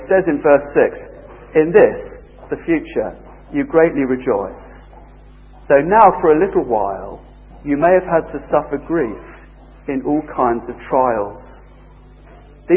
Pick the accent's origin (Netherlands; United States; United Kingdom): United Kingdom; We're British, most of us, so talking about feelings and emotions is difficult for us.